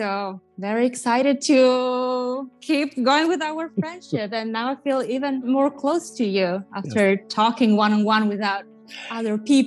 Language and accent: English; Italy; You know, growing up in Italy, you get to see a lot of, you know, different fashion shows or know about fashion brands.